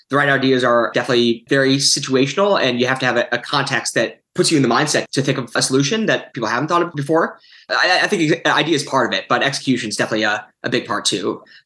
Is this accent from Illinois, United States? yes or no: yes; Glencoe, Illinois, United States; also born or lived in Chicago; Yeah, I was born in Chicago, and then pretty quickly, my parents moved us out to the northern suburbs. So we're here in Glencoe now. Was raised here my whole life, never moved.